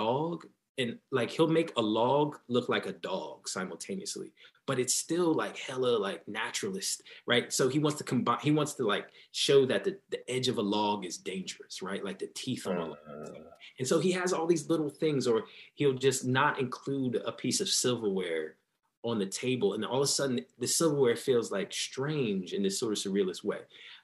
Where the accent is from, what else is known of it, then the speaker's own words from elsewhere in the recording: New Jersey, United States; I grew up in New Jersey, so there's the tie.